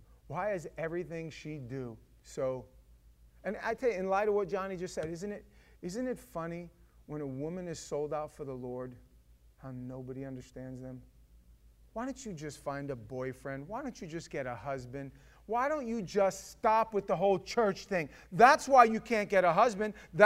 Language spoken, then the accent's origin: English; New York, United States; I grew up in New York. My father is Sicilian. My mother was Jewish, and we kind of got the best of both worlds.